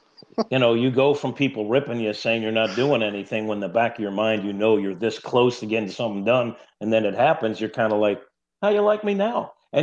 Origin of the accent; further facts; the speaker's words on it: New York, United States; I mean, I grew up in New York.